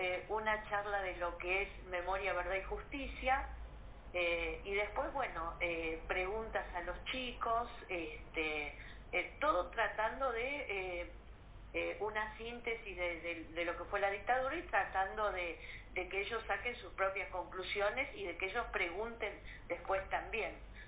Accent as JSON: {"language": "Spanish", "town": "Mar del Tuyú", "region": "Buenos Aires Province", "country": "Argentina", "said": "Si bien yo soy de Mar del Tuyú"}